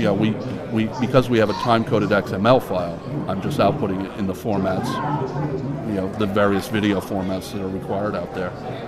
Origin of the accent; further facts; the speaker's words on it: Connecticut, United States; I'm from Connecticut, and the Connecticut Network is our state public affairs network